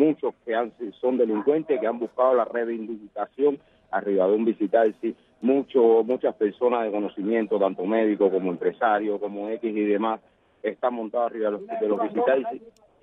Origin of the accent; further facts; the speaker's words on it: Oriente, Cuba; Soy de Oriente